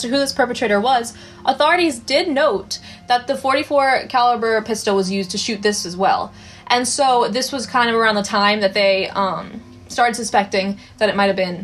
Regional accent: New York City, New York, United States; Also, since we are from New York City, we can vouch that this area is extremely nice.

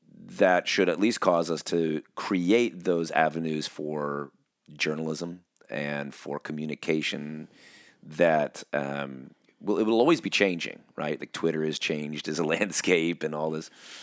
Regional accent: California, United States; I didn't like Disneyland because I grew up living near Disneyland, and every time somebody visited, we'd go to Disneyland.

